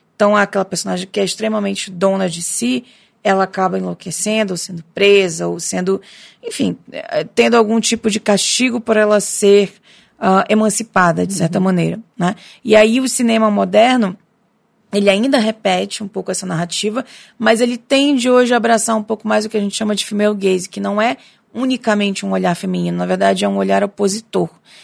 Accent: Pará, Brazil; now in São Paulo, Brazil; eu sou do Pará, né? Apesar de morar aqui em São Paulo

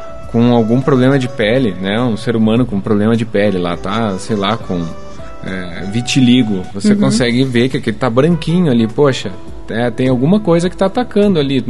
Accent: Curitiba, Paraná, Brazil; born there; Eu sou nasci em Curitiba mesmo.

